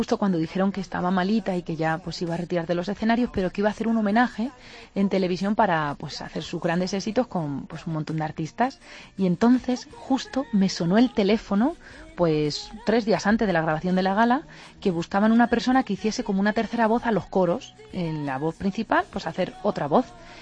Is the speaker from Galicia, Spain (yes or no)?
no; Toledo, Castilla-La Mancha, Spain; yo pues soy una chica de Toledo